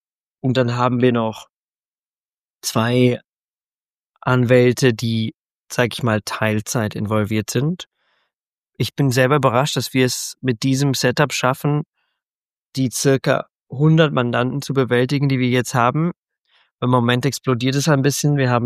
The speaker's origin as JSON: {"language": "German", "country": "Spain", "also_born_or_lived": "Germany", "said": "ich komme ursprünglich aus Spanien, bin aber teilweise in Deutschland aufgewachsen, weil meine Eltern im Auswärtigen Amt tätig waren."}